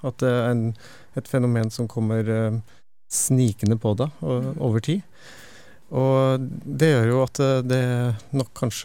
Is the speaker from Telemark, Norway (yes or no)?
yes; Ulefoss, Telemark, Norway; now in Trondheim, Norway; Jeg har jo levd 32 år i Trondheim, og likevel så har jeg ikke klart å tilegne meg noe dialekt der. Men jeg kommer fra Telemark da. Mitt Telemark, Ulefoss.